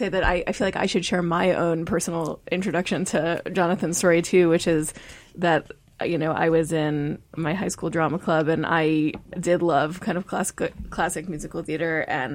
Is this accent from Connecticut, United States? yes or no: yes; Connecticut, United States; but I'm from Connecticut, outside Hartford, and the Hartford Current used to have kind of a back page of its art section that was all written by high school students